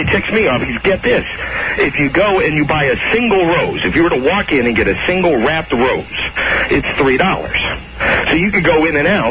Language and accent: English; West Virginia, United States; Hey, I'm from West Virginia, but remind me to steer clear of friggin' Wichita, Kansas.